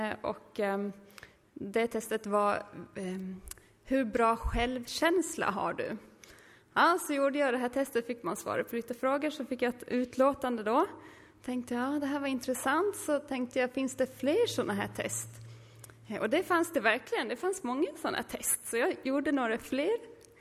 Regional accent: Gotland, Sweden; now in Oskarshamn, Sweden; Jag kom från Gotland. Behöver inte fundera på dialekten. Men nu bor jag i Oskarshamn sedan 5 år ungefär.

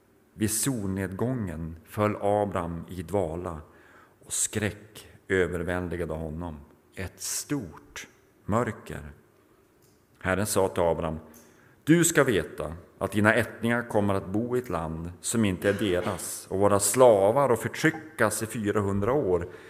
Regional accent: Norrland, Sweden; I min hemby uppe i Norrland så ligger och flyter den här stora älven Umeälven.

